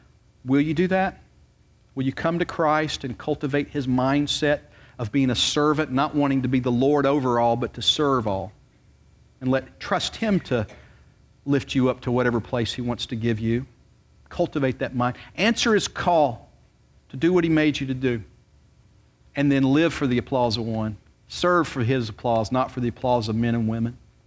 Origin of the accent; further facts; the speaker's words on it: Roanoke, Virginia, United States; moved away as an adult; now in Wilson, United States; I was from Roanoke, Virginia. I was living up there, and I got transferred down here.